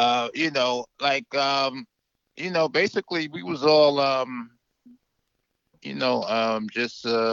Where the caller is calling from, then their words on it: Deep South, United States; I'm calling you from the deep south right now.